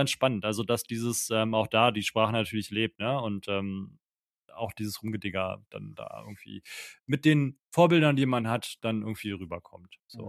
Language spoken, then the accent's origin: German; Berlin, Germany; Für mich, wir Berliner altern.